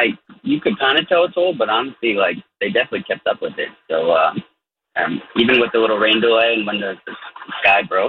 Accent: New Jersey, United States; I'm from Jersey, but made a quick pivot, head back to Lincoln, Nebraska, almost home

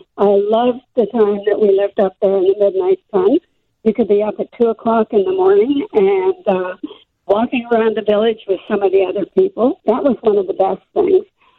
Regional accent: Canada; even though I grew up in Canada.

